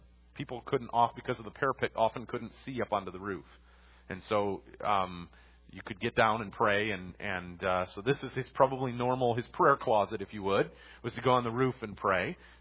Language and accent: English; Michigan, United States; You know, where I grew up in Michigan would be very much the same thing.